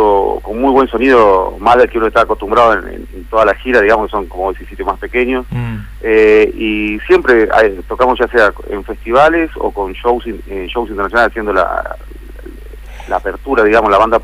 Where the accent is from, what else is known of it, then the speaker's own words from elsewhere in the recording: Buenos Aires, Argentina; nosotros somos de Capital